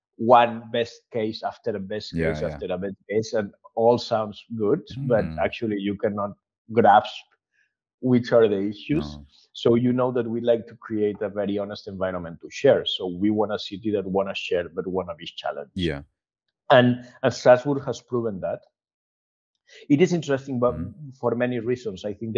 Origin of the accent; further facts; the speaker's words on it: Valencia, Valencian Community, Spain; English is a second language; No, I'm talking to you from my hometown, from Valencia today.